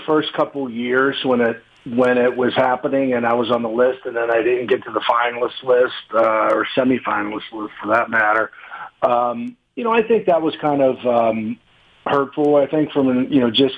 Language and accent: English; Beaver County, Pennsylvania, United States; there was all kinds of urban legends and things growing up in Beaver County